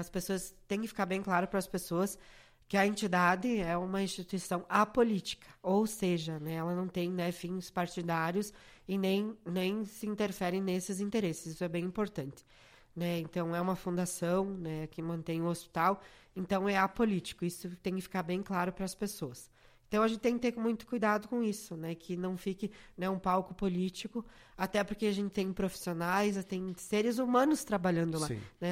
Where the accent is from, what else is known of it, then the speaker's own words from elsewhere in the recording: Lagoa Vermelha, Rio Grande do Sul, Brazil; eu também sou de Lagoa Vermelha, né, já moro aqui 3 anos